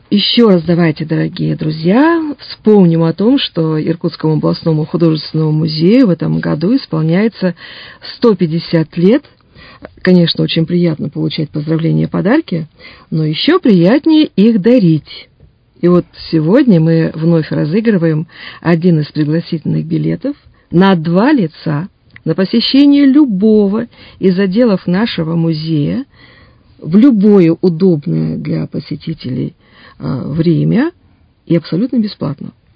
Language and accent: Russian; Siberia, Russia; Забайкалье, сибиряк, четинец. Ну, в принципе, конечно, все мы из Сибири.